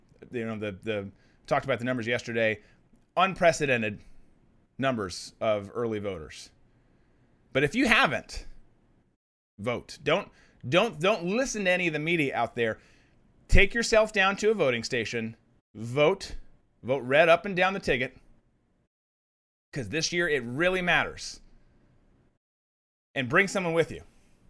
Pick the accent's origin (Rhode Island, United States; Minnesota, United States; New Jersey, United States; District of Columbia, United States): Minnesota, United States; Minneapolis; They don't want Minneapolis, as much as it pains me to say that, my home state.